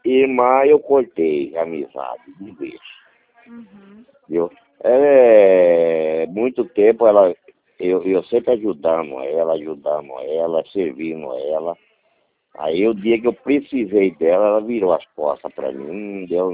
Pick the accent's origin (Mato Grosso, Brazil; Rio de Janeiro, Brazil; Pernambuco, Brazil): Mato Grosso, Brazil; Várzea Grande; Ah, tá, e eu sou de Vargem Grande, Mato Grosso.